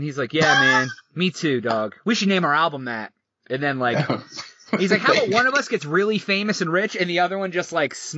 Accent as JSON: {"language": "English", "region": "Ohio", "country": "United States", "said": "we're not from Mansfield, but that's somewhat relatively close to where we're from originally."}